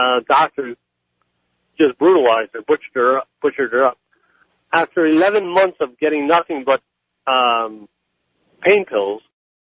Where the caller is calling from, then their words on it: New Jersey, United States; Actually, I'm in New Jersey.